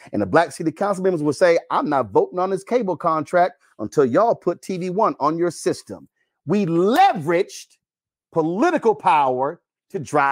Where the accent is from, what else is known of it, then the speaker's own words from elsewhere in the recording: Texas, United States; He's a Texas senator. I'm from Texas.